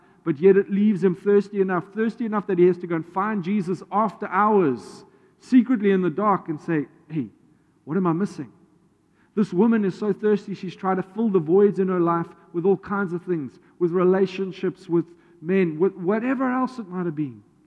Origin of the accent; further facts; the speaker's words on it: Johannesburg, Gauteng, South Africa; the church that I grew up in back in Joburg